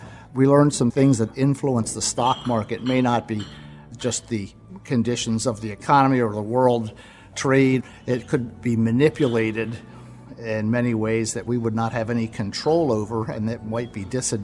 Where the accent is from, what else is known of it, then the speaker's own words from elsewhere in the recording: Blue Bell, Pennsylvania, United States; from Bluebell, Pennsylvania.